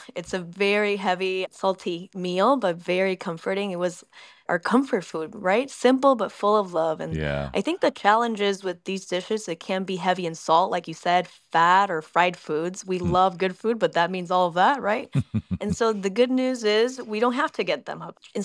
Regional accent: Puerto Rico; born there; first language Spanish; English is a second language; I was born in Puerto Rico. My first language is Spanish.

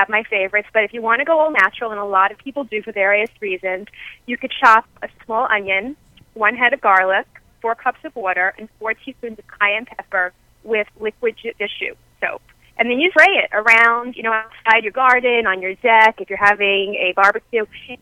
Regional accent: Coney Island, New York, United States; I grew up in Coney Island. As hard for a New Yorker girl can get.

